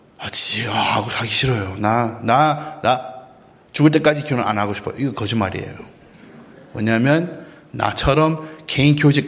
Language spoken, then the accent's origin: Korean; United States; Korean is a second language; 여러분, 저는 미국 사람이에요